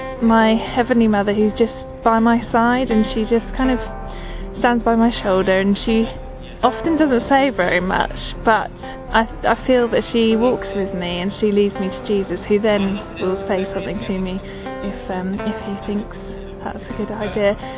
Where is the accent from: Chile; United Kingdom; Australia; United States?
United Kingdom; London; I'm from London. I'm 26.